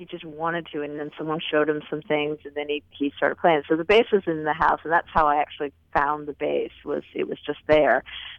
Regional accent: West Virginia, United States; now in Nashville, United States; Well, you know, I'm originally from West Virginia, and northern West Virginia in the mountains. And I live in Tennessee now. I live in Nashville

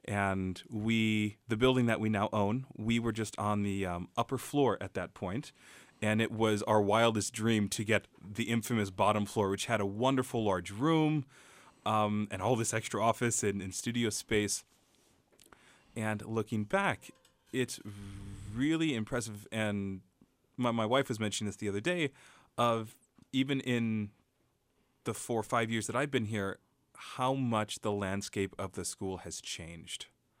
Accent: West Coast, United States; Because we're both originally from the West Coast.

